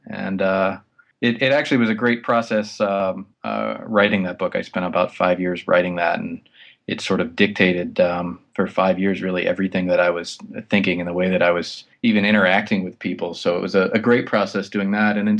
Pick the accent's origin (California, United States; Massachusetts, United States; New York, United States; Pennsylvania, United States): California, United States; Los Angeles; well, I'm from Los Angeles and I write about horror movies.